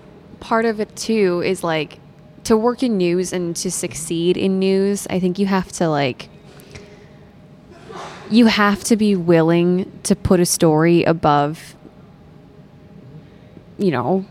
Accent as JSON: {"language": "English", "region": "South Dakota", "country": "United States", "tie": "born or raised there", "said": "but growing up, you know, we always had local TV on, and I'm from South Dakota."}